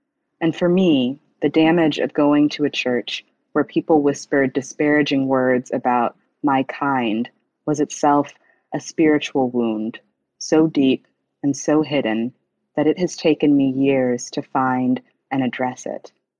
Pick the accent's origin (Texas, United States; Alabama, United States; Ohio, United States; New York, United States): Alabama, United States; Huntsville; I also knew that I wanted to set it in my hometown, mostly just because I don't read a lot of books that are set in Alabama, or particularly in Huntsville, Alabama, which is a really interesting city.